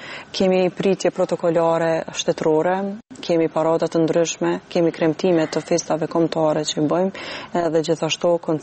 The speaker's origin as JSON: {"language": "Albanian", "town": "Prizren", "region": "Prizren District", "country": "Kosovo", "said": "jam klarinetiste nga Prizreni"}